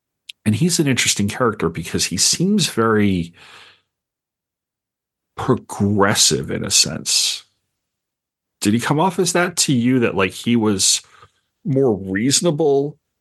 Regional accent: New York, United States; It was interesting because I grew up around a ton of Catholics, right? Because I'm from New York and Long Island.

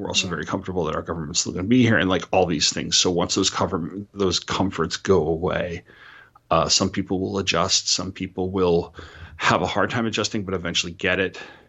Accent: New York, United States; You know, I grew up on Long Island where you would get some wicked storms and stuff like that.

